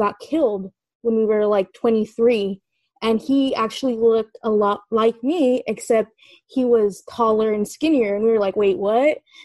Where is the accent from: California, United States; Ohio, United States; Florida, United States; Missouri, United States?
California, United States; Oh, I'm calling from the East Bay. I'm from California.